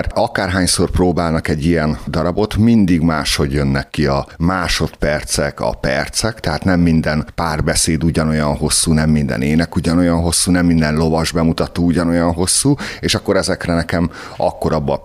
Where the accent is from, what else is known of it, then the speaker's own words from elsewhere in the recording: Kiskunhalas, Bács-Kiskun, Hungary; born there; a halasi, a szülővárosomban